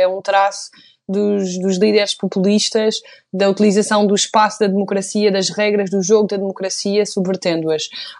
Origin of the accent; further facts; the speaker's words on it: Portugal; enquanto portuguesa, sinto vergonha que um chefe de Estado estrangeiro tenha